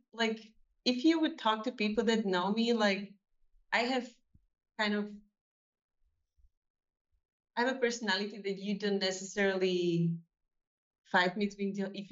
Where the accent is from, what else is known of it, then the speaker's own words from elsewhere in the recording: Trenčín, Trenčín Region, Slovakia; English is a second language; So I'm actually originally from Trenčín, where I'm now and where this project is based.